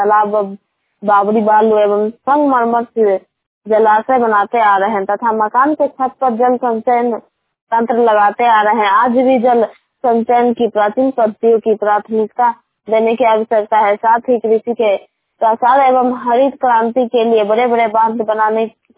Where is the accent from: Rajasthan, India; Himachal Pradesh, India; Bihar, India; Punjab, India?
Bihar, India; Barh; मैं पटना जिला से हूँ। पटना जिला के बाढ़ के गांव ये छोटे से गांव से हूँ।